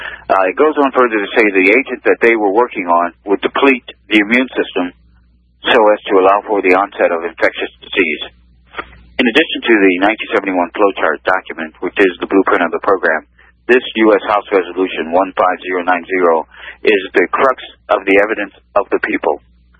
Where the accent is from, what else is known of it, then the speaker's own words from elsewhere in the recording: Youngstown, Ohio, United States; The Congressman James Traffigan, my congressman from Ohio, I'm from the Youngstown, Ohio area, and I do want to say hello to all my friends and family in the Youngstown, Cleveland area.